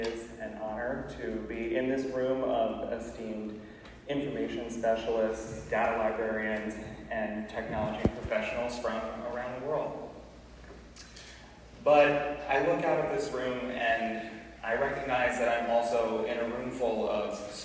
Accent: State College, Pennsylvania, United States; I'm actually from State College, Pennsylvania, which is where Penn State is.

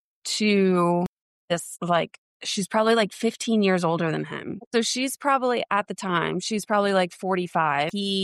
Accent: Wilkesboro, North Carolina, United States; also born or lived in Jacksonville, North Carolina; And then I was moving from Jacksonville, North Carolina, back to what I call my hometown, North Carolina, Wilkesboro.

